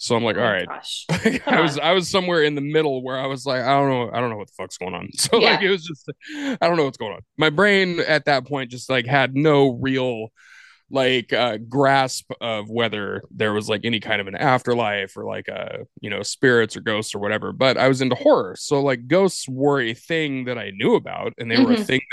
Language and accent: English; Pacific Northwest, United States; I actually grew up in the Pacific Northwest, mm-hmm. Seattle, Portland area. I have quite the auspicious beginning. I was born homeless in Portland, Oregon.